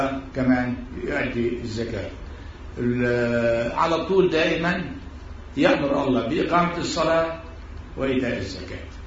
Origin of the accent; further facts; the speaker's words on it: Lebanon; عندنا بلبنان